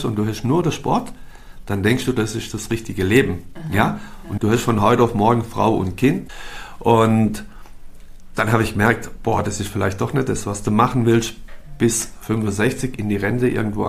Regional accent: Donaueschingen, Baden-Württemberg, Germany; also born or lived in Villingen-Schwenningen; 50 Jahre mittlerweile, gebürtig hier aus der Region. Das ist eigentlich was ganz Spannendes vielleicht daran. In Villingen-Schwenningen geboren und dann aufgewachsen in Donaueschingen.

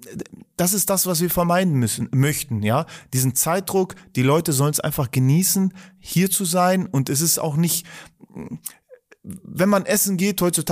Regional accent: Dalmatia, Croatia; Also ich wir kommen aus Dalmatien.

